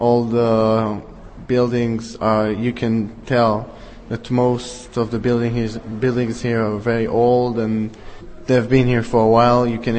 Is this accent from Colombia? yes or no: no; Israel; English is a second language; I'm from Israel. I came to the Czech Republic to learn Czech because my grandmother was born in Czech Republic